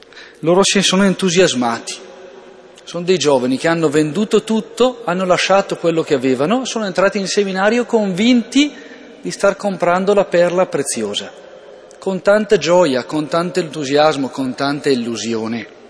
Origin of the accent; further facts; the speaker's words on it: Bergamo, Lombardy, Italy; vengo a dirlo qui a Redona, io vengo da Redona